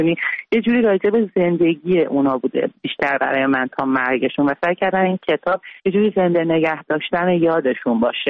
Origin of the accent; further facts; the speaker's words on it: Iran; منم یه زن ایرانی ام که در طول به دنیا اومدم و با وجود همه محدودیت‌های جمهوری اسلامی که روی همه جنبه‌های سن تاثیر گذاشته بود بزرگ شدم.